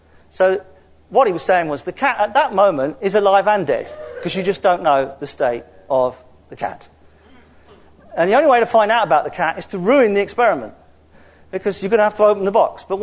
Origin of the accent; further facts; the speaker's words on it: England, United Kingdom; It's German and I'm English. Whenever did an Englishman pronounce German correctly?